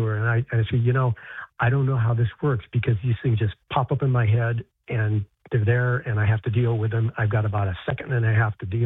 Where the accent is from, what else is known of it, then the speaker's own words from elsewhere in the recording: United States; but I'm an American. I've lived in America all my life.